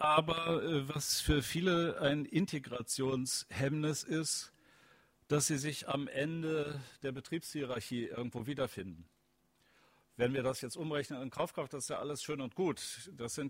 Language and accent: German; Lower Saxony, Germany; Ein Phänomen in meiner Heimat Niedersachsen erleben wir das seit ein paar Jahren identisch mit den sogenannten Russlanddeutschen.